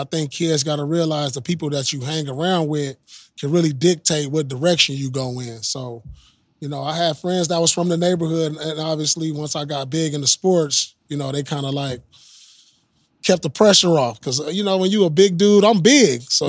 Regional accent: Oakland, California, United States; born there; also born or lived in Inglewood / Los Angeles; So where I grew up in Inglewood, when I first moved to Inglewood, a lot of people didn't know. I was born in Oakland.

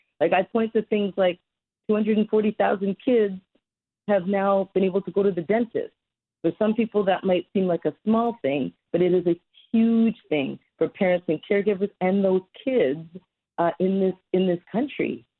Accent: Toronto, Ontario, Canada; I love the city of Toronto, it's my hometown

